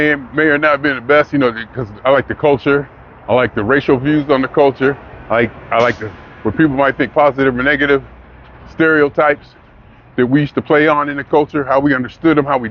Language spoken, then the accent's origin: English; Youngstown, Ohio, United States; now in California, United States; That I grew up in Youngstown, Ohio. There's no place more precious. I think it's the best place where I grew up, how I grew up.